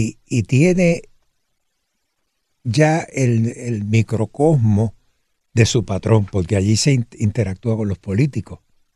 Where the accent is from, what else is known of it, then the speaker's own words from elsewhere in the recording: Collores, Puerto Rico; Guillermo Arbona empieza en Juana Díaz. Yo soy de Collores. Guillermo Arbona empieza en el 35 y yo nací en el 36.